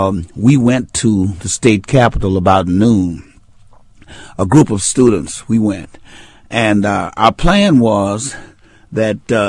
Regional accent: New Orleans, Louisiana, United States; And, of course, I am a Creole from New Orleans, Louisiana.

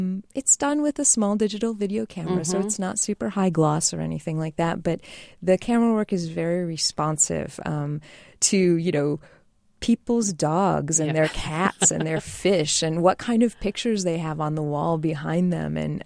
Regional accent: United States; growing up, spending a lot of time in France and, you know, people not necessarily knowing that I'm American

